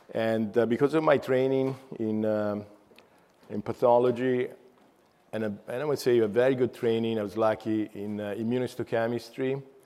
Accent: Italy; now in United States; So I'm from Italy. I came to the United States in 1984, and then first California, then Florida

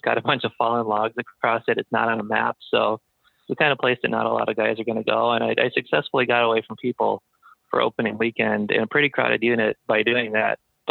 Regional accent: Midwest, United States; also born or lived in Alaska; I grew up hunting whitetail in the Midwest

